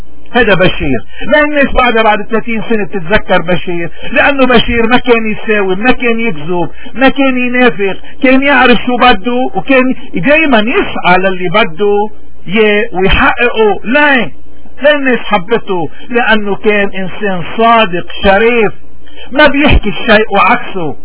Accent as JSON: {"language": "Arabic", "country": "Lebanon", "moved": "yes", "said": "عيب نحن كلبنانيين بالاغتراب"}